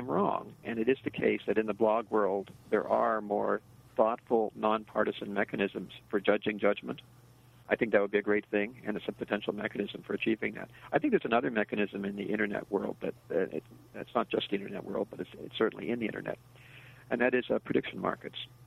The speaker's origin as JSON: {"language": "English", "region": "British Columbia", "country": "Canada", "moved": "as an adult", "lives_now": "United States", "said": "But I was from Canada. I was from the University of British Columbia. Mm-hmm. So I moved down to the United States for graduate school in 1976."}